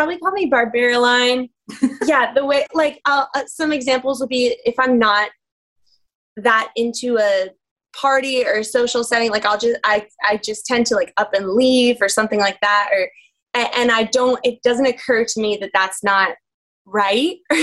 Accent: Northeast, United States; I grew up in the Northeast. I did not grow up to listening to country music at all.

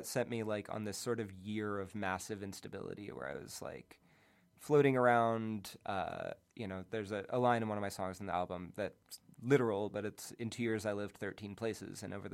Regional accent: Massachusetts, United States; I grew up outside of Boston.

